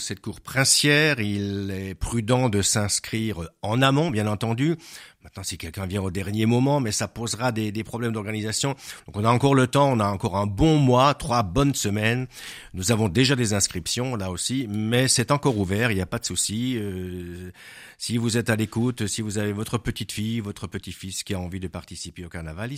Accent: Colmar, Grand Est, France; chez nous, à Colmar, nous avons décidé une élection au suffrage universel.

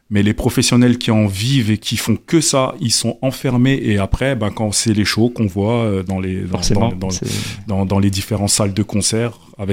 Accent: Cape Verde; Donc je suis originaire des îles du Cap-Vert.

